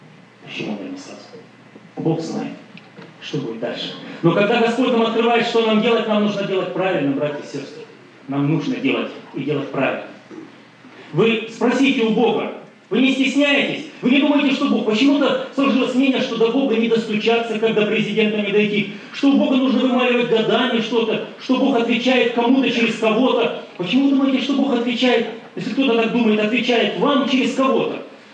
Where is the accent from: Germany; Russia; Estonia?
Russia; Siberia; Оказалось, мы земляки, я тоже из Сибири, она оттуда, мы вместе недалеко жили совершенно.